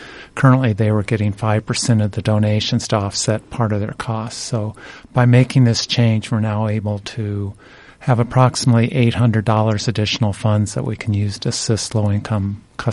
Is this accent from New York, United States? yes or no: no; Iowa, United States; I'm from Iowa originally, so yes, I like it here.